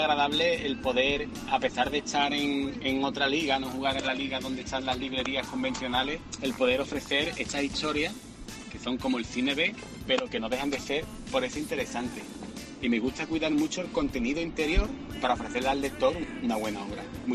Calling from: Jerez de la Frontera, Andalusia, Spain; Yo llamo desde Jerez. … soy un escritor independiente.

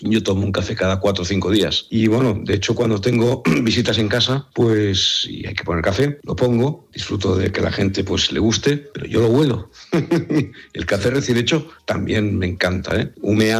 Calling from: Barcelona, Catalonia, Spain; de Barcelona.

